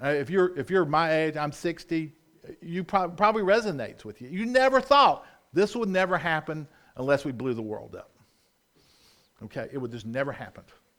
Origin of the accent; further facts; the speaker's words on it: Rock Hill, South Carolina, United States; You know, the furthest north I've ever lived in my life is my hometown of Rock Hill, South Carolina. Never lived up north.